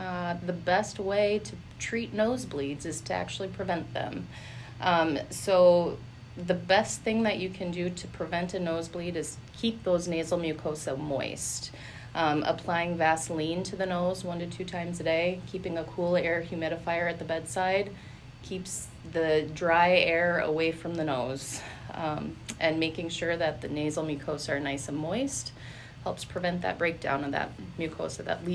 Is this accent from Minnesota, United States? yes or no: yes; Fergus Falls, Minnesota, United States; I'm from Fergus